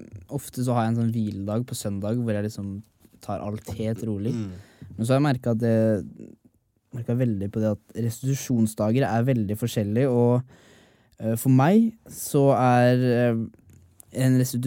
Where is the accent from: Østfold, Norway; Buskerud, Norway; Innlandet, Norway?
Østfold, Norway; Sarpsborg; Og det er det som er deilig når jeg drar hjem til hjembyen min i Sarpsborg.